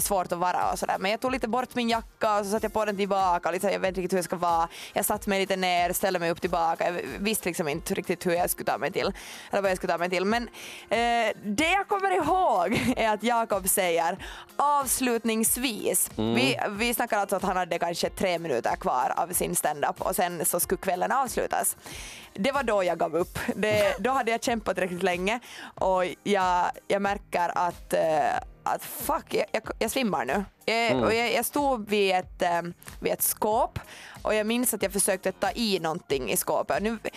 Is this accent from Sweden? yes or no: no; Finland; vi hade under veckan skojat så väldigt mycket om att vi var från Finland